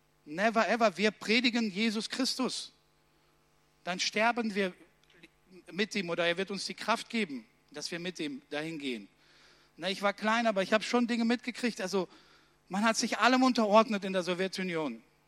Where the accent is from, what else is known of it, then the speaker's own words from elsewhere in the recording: Germany; weil wir als Deutsche, wir haben ja den Widerstand